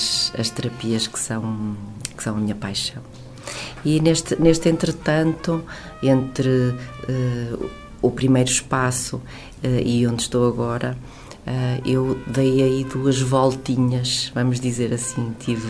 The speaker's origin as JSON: {"language": "Portuguese", "region": "Porto", "country": "Portugal", "tie": "born or raised there", "also_born_or_lived": "France / Switzerland", "said": "eles regressaram ao Porto, a Portugal, e portanto foi onde eu cresci, onde eu estudei, e mais tarde eu fui para a Suíça a trabalho e fiquei, foram longos anos, ali na parte francesa da Suíça."}